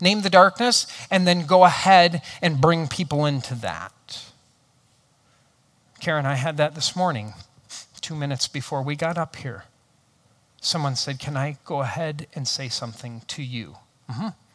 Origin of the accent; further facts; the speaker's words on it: Hudsonville, Michigan, United States; if you're at all from West Michigan, I grew up in Hudsonville. Then I spent 10 years in an urban church plant.